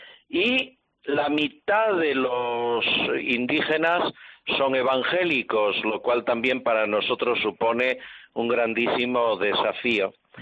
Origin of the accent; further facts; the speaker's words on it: Ourense, Galicia, Spain; now in Riobamba, Ecuador; resulta que de mi pueblo, de mi ciudad, de Orense, en este momento tenemos más de 150 misioneros por todo el mundo, de Orense.